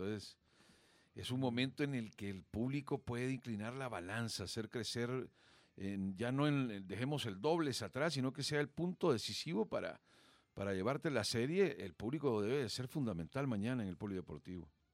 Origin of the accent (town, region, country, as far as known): El Salvador